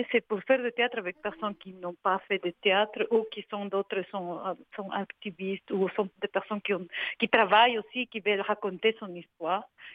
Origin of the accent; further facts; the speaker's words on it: Ecuador; now in Canada; Du Québec mais comme je viens de l'Équateur, ma fille elle a les deux parties